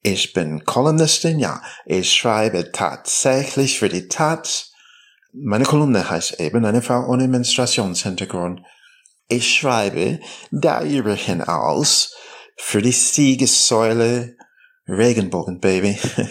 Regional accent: Berlin, Germany; Ich bin eine Berliner Transfrau mit afroamerikanischen Wurzeln.

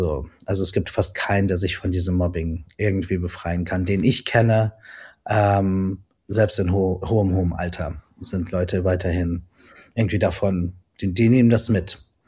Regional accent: Dortmund, North Rhine-Westphalia, Germany; dann bin ich in Dortmund aufgewachsen, ziemlich streng erzogen und ziemlich emotionless erzogen.

